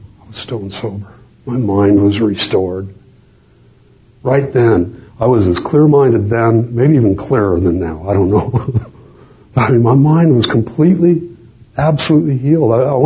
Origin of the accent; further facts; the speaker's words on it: Los Angeles, California, United States; Now, you have to understand, I grew up in East L.A. Okay, this is a dominantly Spanish neighborhood with Catholics.